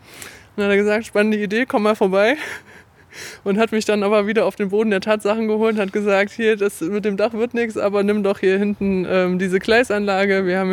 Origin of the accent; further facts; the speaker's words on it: Erfurt, Thuringia, Germany; born there; Ich bin ja eine gebürtige Erfurter Puffbohne